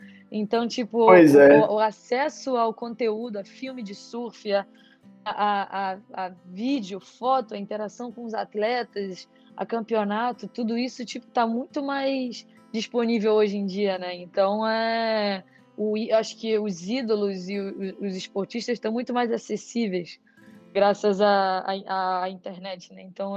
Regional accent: Brazil; eu tenho 12 anos, sou do Brasil, surfo de longboard

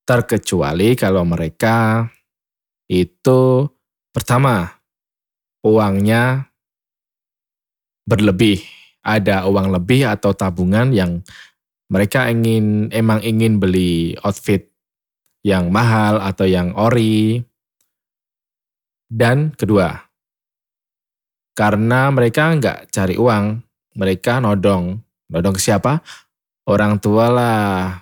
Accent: Java, Indonesia; Saya orang Jawa jadi gak lanyah bahasa Inggris, ngoten.

